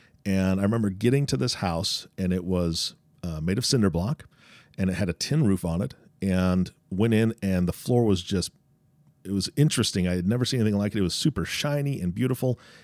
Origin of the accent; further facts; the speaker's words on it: Washington, United States; I grew up in Washington State.